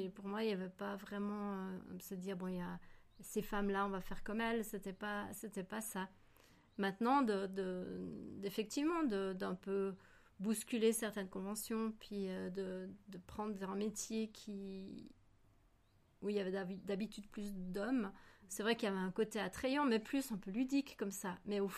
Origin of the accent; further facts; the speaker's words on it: Switzerland; en tant que pure Suisse, pour travailler sur un projet pur belge, ça n'allait pas.